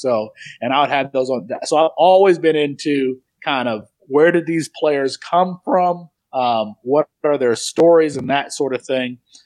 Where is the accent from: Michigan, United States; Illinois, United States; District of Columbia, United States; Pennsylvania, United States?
Michigan, United States; Kalamazoo; I'm very proudly from Kalamazoo.